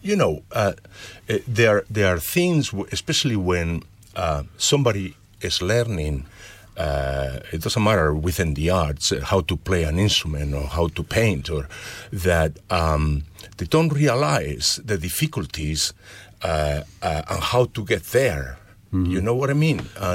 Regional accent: Madrid, Community of Madrid, Spain; now in Ireland; I'm from Madrid.

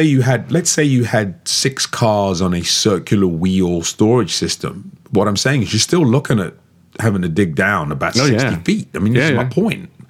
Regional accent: London, United Kingdom; About my hometown.

